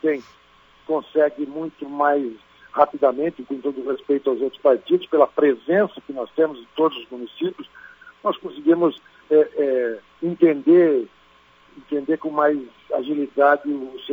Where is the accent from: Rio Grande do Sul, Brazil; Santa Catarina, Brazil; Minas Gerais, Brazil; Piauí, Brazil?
Santa Catarina, Brazil; Joinville; Eu sou da região de Joinville, norte do estado